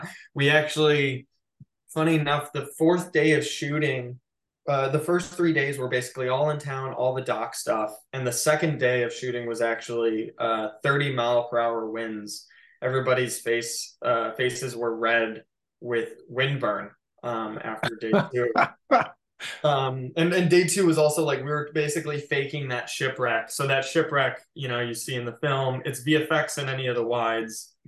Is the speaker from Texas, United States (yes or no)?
no; Chicago, Illinois, United States; I grew up in Chicago. Like it's different every year.